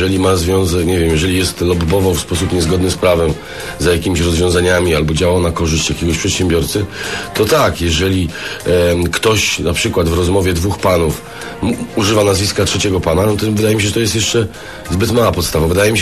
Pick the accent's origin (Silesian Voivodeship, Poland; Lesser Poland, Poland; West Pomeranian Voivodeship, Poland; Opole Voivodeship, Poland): West Pomeranian Voivodeship, Poland; Szczecin; Jestem ze Szczecina